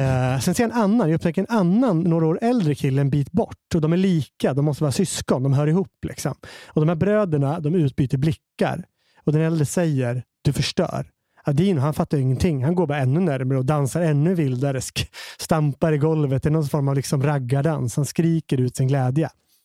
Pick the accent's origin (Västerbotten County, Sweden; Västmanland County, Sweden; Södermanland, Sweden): Västmanland County, Sweden; Hallstahammar; när vi var liten i Hallstahammar